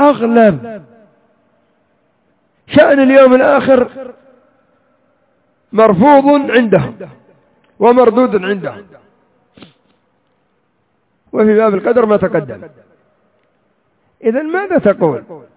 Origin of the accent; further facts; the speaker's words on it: Yemen; لو جئنا إلى الرافضة الحوثية الآن عندنا في اليمن